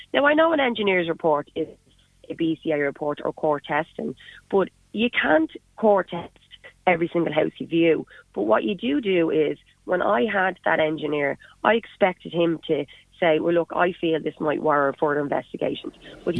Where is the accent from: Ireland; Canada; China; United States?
Ireland; Dublin, Leinster; accent: Dublin; now in Mayo, Ireland; as you can tell by my accent, I'm a Dub originally. So would I just have been luckier for this to happen to me if I still lived, you know, in Dublin